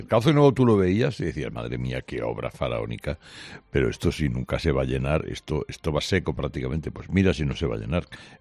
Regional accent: Andalusia, Spain; y en mi pueblo, en Almería, ha bajado la cuenca de la Almanzora.

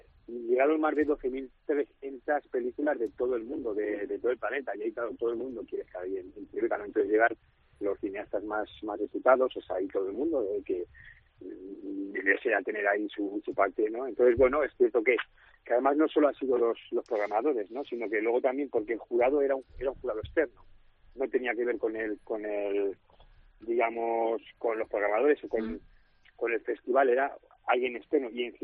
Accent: Aragon, Spain; También quieren hacer, como soy maño, quieren hacer también un estreno grande también en Zaragoza.

